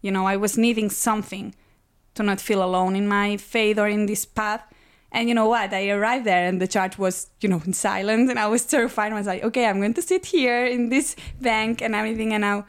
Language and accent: English; Spain; English is a second language; moved away as an adult; I'm from Spain, so I was living there like since, I don't know, 8 months ago.